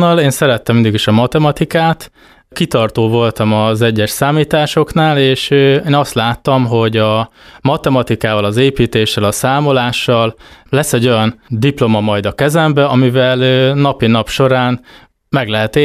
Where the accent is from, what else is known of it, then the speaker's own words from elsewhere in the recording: Kiskunhalas, Bács-Kiskun, Hungary; én Kiskunhalason születésű vagyok, itt végeztem a Bibó István gimnáziumban